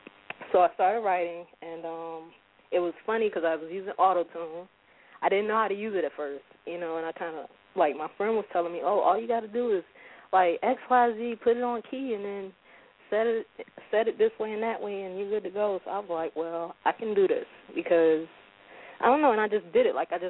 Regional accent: South Carolina, United States; I'm not a clone. I'm from South Carolina. I'm not from Mars or, like, I wasn't created in a laboratory.

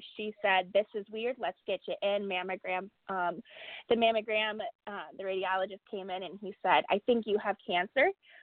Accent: Chicago, Illinois, United States; Yeah, so I am a Chicagoan, born and raised. I'm 33 years old

